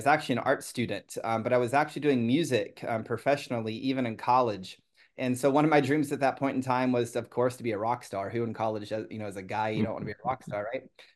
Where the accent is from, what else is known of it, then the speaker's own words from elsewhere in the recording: Texas, United States; Where I come from here in Texas, I just welcome everybody.